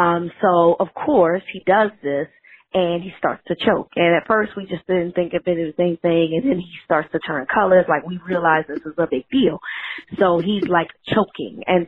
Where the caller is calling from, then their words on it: Baltimore, Maryland, United States; I'm calling from Baltimore.